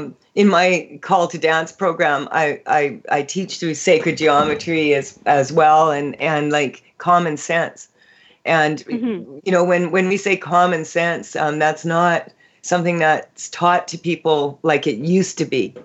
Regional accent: Saskatchewan, Canada; I was raised in Saskatchewan.

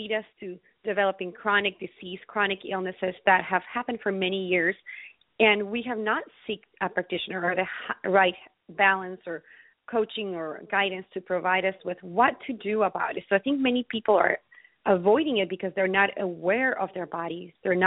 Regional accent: Ecuador; now in United States; originally, I come from Ecuador, South America. So I've been here in the United States for the last 17 years.

